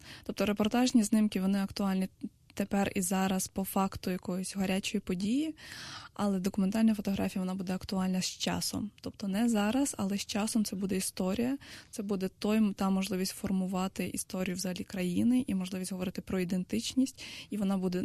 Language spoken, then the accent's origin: Ukrainian; Odesa, Odesa Oblast, Ukraine; Ну, напевно, головна причина, тому що я з Одеси